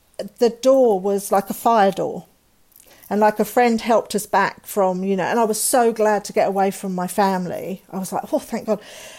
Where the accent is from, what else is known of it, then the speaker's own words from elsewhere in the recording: England, United Kingdom; and I love being English and I love the English.